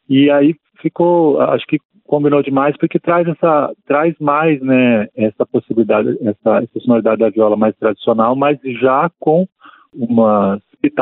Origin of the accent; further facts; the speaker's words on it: São Paulo, Brazil; eu sou de São Paulo